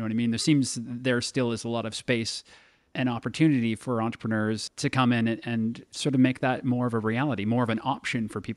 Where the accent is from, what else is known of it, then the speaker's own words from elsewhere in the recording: Toronto, Ontario, Canada; I've seen conversations from a number of cities, including my hometown in Toronto and Vancouver